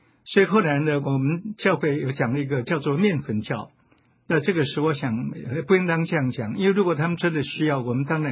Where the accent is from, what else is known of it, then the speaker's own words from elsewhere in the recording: Xiamen, Fujian, China; 我也到了福建我的故乡厦门，